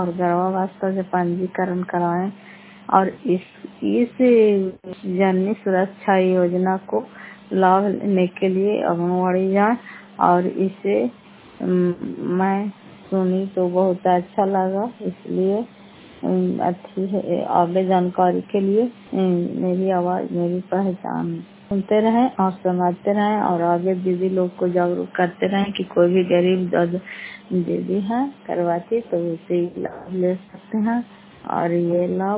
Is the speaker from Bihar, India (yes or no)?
yes; Fatehpur, Bihar, India; घर फतेहपुर, पंचायत मकौका, जिला नालंदा, क्रापसराय ब्लॉक की निवासी हूँ।